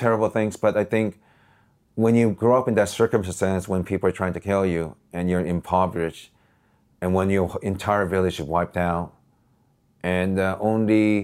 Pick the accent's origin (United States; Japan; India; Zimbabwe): Japan; English is a second language; I'm from Japan. We take science classes, right?